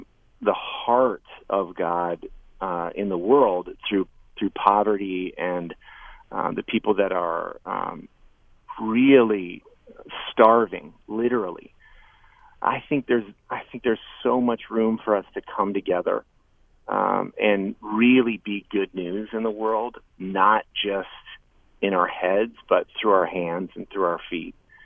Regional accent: United States; I'm an American and I love my country

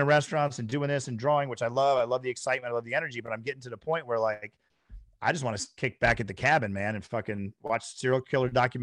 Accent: Syracuse, New York, United States; I grew up in Syracuse, New York, bumfuck redneck town outside the city.

